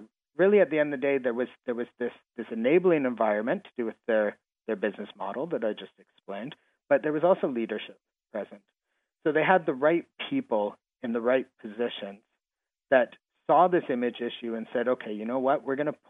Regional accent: Canada; being Canadian, I know what small towns are like. I know how they work.

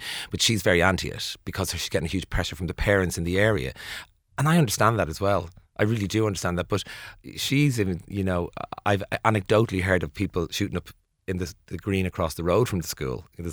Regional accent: Ireland; we've experienced addiction, all of us as Irish people, in some level, pretty much all of us, I'd say, safe to say.

